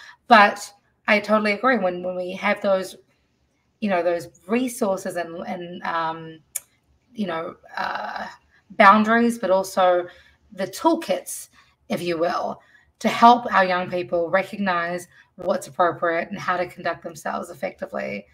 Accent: New Zealand; I was raised in New Zealand

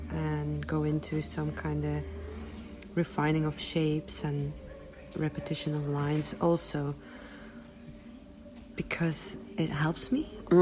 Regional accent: Belgium; now in Dartington, United Kingdom; and I live in Dartington, but originally I'm from Belgium.

